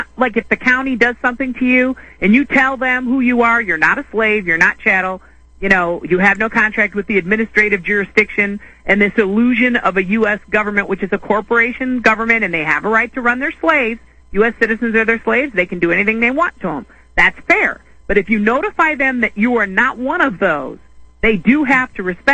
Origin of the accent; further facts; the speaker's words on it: Ohio, United States; Hey, no, I'm from Ohio